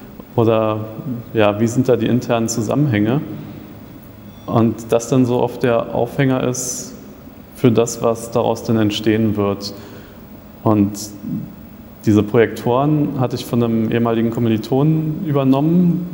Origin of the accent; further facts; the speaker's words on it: Berlin, Germany; now in Braunschweig, Germany; Also ursprünglich komme ich aus Berlin und habe da Informatik-Bachelor studiert und bin dann eigentlich nach Braunschweig gekommen